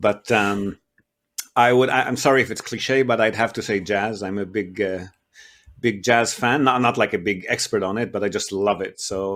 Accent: Israel; English is a second language; moved away; also born or lived in Australia; I'm originally from Israel, so that connection is always going to be, relevant. And Australia was great, but it was, for me, like a host country.

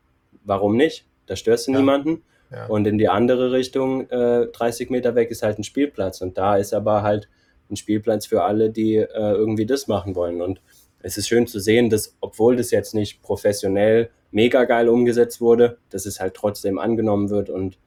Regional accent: Pluwig, Rhineland-Palatinate, Germany; Das war tatsächlich quasi in meinem Heimatort, nicht in Trier, sondern es ist so 12 Kilometer, einmal über einen Berg drüber, in Pluwig.

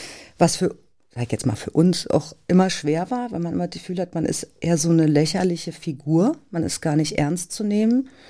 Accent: East Germany, Germany; Also ich war Kind und ich habe meine Kindheit in der DDR verbracht und hatte in diesem Land auch eine schöne Kindheit.

